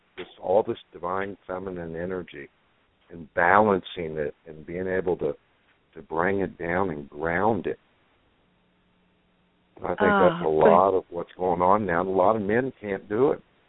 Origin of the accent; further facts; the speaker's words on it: Oklahoma, United States; born there; And I was born in the 50. I was born in Oklahoma in the middle of the country, in the middle of the century